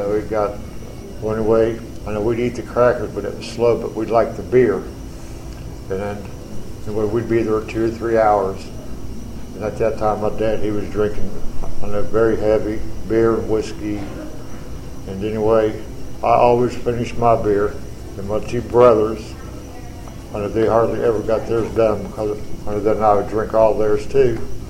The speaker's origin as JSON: {"language": "English", "town": "Morgantown", "region": "West Virginia", "country": "United States", "tie": "born or raised there", "said": "and I was born and raised in Morgantown."}